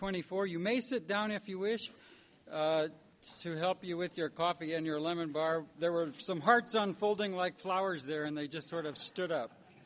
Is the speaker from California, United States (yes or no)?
no; Valparaiso, Indiana, United States; I'm from Valparaiso, Indiana, where I teach in a department of theology at Valparaiso University.